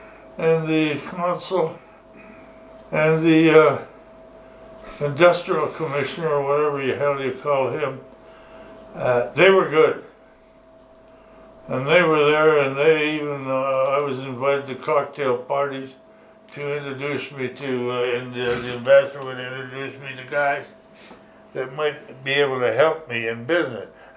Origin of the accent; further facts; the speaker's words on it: Canada; this is beyond my thinking as a Canadian.